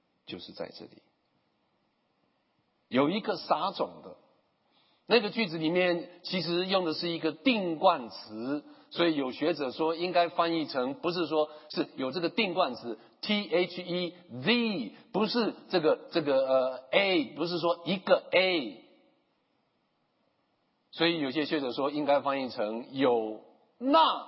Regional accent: China; 所以我们中国人才有一句话说

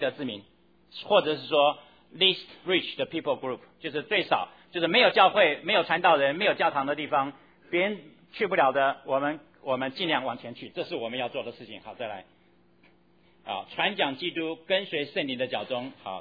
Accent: Qingdao, Shandong, China; 然后这个是我的老家。因为选了三个，再选哪里？当然选我老家青岛。

